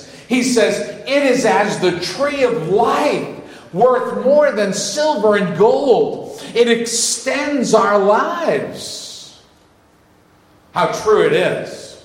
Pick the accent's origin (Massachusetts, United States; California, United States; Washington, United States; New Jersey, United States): Massachusetts, United States; I grew up in Massachusetts. The biggest mountain in our state was Mount Wachusett.